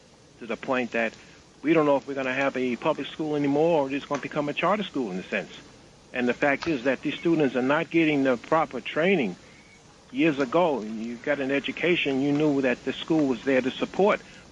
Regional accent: Queens, New York, United States; Okay, I'm from Queens here, and I'm noticing that the Board of Ed system has changed since I went to school, because I went to a public school here in this city

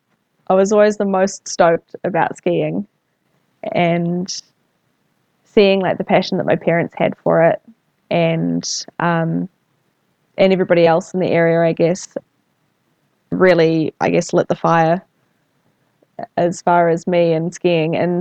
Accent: Ohakune, Manawatū-Whanganui, New Zealand; also born or lived in New Plymouth; So I grew up mostly in Oakuni. When I was quite a lot younger, so we actually lived in Oakuni up until the time that I was 3 years old.

